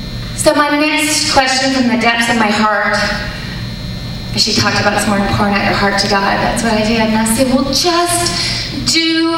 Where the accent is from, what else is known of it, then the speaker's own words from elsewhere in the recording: Mississippi, United States; I'm from Mississippi. I think I'm 15th generation Christian. I'm out of the womb Christian in Mississippi.